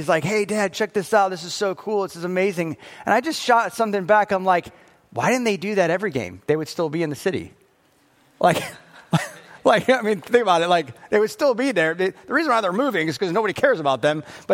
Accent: Florida, United States; I'm from Florida, here's my license, you know.

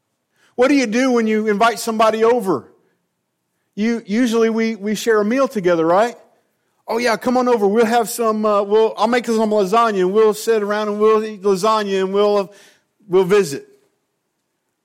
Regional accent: Missouri, United States; And again, we're from Missouri, so he's saying, you got to show me.

